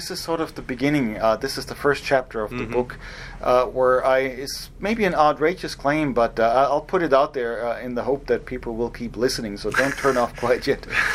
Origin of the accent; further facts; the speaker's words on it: Germany; now in United States; this reminds me of growing up in Germany, you know, a few decades ago